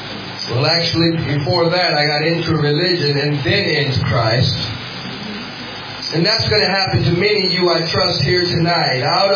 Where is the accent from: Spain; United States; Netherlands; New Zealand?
United States; California; I come from California. It's the richest place in the USA. It's the home of Google and Apple and Facebook, right in my valley.